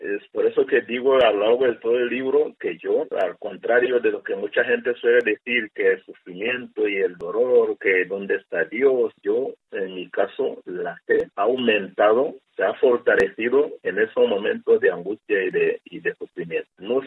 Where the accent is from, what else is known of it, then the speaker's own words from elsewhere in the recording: Rwanda; Spanish is a second language; moved away; conocía mi país porque había vivido en mi país y conocía mi problema porque había salido de Ruanda a causa de genocidio